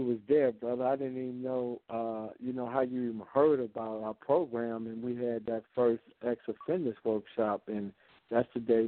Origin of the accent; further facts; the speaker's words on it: Detroit, Michigan, United States; you and your wife had people all the way from my hometown, Detroit, sponsor.